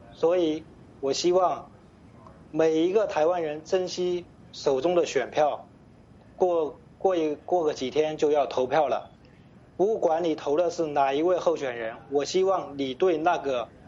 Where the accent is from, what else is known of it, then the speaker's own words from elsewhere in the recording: China; now in United States; 对于我这一个从大陆出来的人来讲